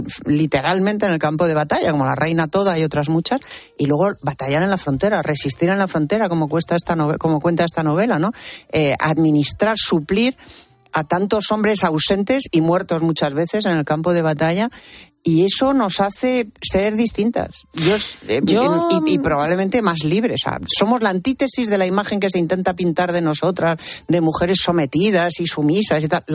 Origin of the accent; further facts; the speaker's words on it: Spain; Las mujeres españolas tenemos, primero, una herencia ancestral de matriarcado en la cornisa cantábrica.